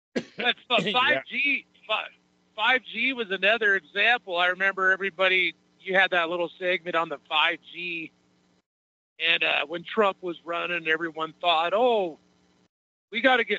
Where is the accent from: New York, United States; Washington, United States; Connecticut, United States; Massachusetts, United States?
Washington, United States; I'm from Washington State.